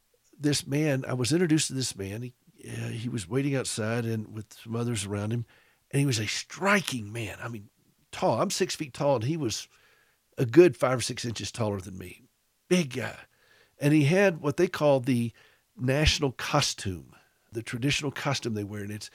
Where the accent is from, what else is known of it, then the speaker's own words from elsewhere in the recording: the South, United States; accent: Southern; just as they've had to understand my Southern accent.